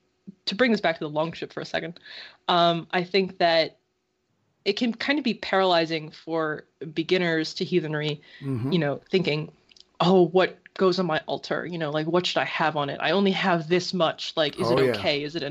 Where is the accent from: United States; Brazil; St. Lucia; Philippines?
United States; born there; But I was born in America. Actually, this is an even better example. I am Filipino. You know, my parents are from there, and their parents and their parents.